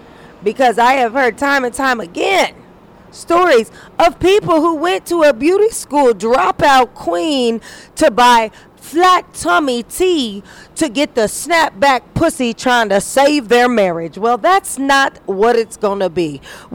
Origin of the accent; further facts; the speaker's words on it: Indiana, United States; Yes, I am biracial. I'm black and white. I was raised in Indiana. And, you know, I grew up in a trailer park